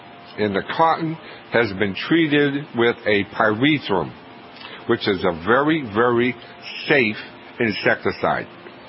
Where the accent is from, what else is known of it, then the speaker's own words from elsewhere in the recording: Kennebunk, Maine, United States; Mary, from beautiful Kennebunk, Maine, my hometown, good morning.